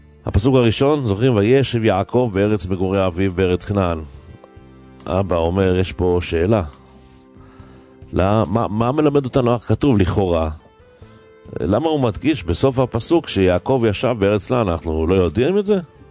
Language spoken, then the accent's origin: Hebrew; Bnei Brak, Tel Aviv District, Israel; אני את שנות ילדותי הצעירים גדלתי בבני ברק